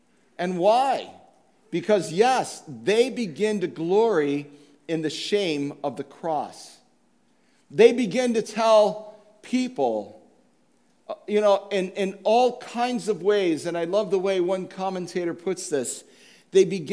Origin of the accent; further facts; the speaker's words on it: Midwest, United States; This is a very Midwestern thing. I grew up in the Midwest. This is a very Midwestern thing.